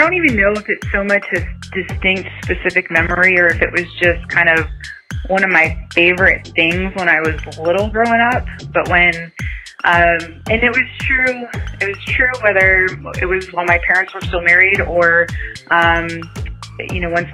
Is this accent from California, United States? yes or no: no; Ruskin, Florida, United States; In Florida, just south of Tampa Bay in a little town called Ruskin.